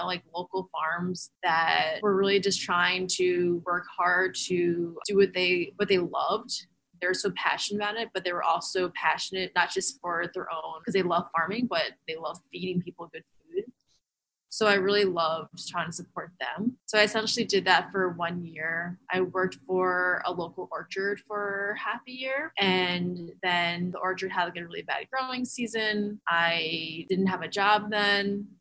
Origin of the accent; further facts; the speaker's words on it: New York, United States; I grew up on Long Island.